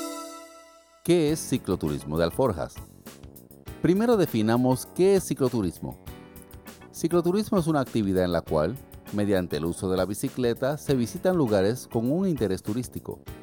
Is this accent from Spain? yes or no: no; Puerto Rico; como por ejemplo en mi país, Puerto Rico.